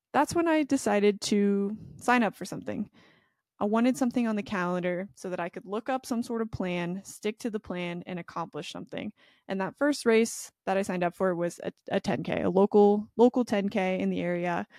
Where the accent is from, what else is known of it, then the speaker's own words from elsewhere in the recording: Oregon, United States; moved away as an adult; now in North Carolina, United States; I just knew that I was born and raised in Oregon, had lived there my whole